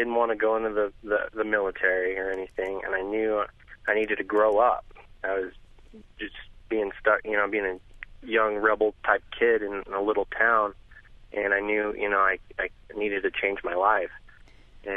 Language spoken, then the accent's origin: English; Colorado, United States; And I finally did call her from Florida, and I grew up in Colorado.